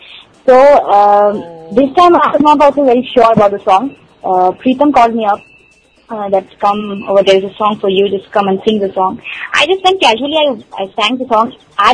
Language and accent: English; Kolkata, West Bengal, India; I'm from Kolkata. I'm from West Bengal. I'm from West Bengal. Where I used to stay, the place is just 3.5 hours far from the main city of Kolkata. It's called Maslandapur.